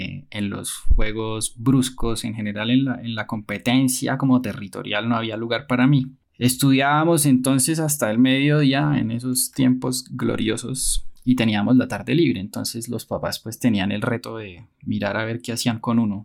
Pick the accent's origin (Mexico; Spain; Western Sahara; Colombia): Colombia; Bucaramanga, Santander; Yo crecí en Bucaramanga, igual que ustedes.